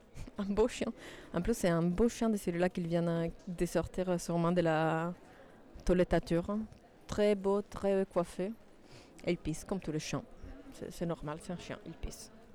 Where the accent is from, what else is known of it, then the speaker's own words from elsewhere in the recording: Sicily, Italy; Donc oui, moi je viens de Sicile, comme ça c'était une petite parenthèse.